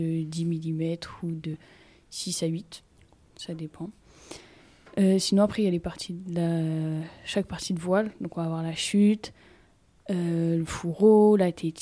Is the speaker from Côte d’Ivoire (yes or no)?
no; France; Mais sinon, on était tous Français. Tout le classement, on est Français et t'as un peu, on va dire, les étrangers derrière.